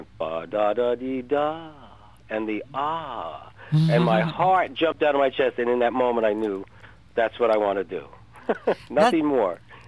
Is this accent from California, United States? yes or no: no; North Bergen, New Jersey, United States; I grew up in and was born in Jersey City, New Jersey. Always that was close to the Holland Tunnel.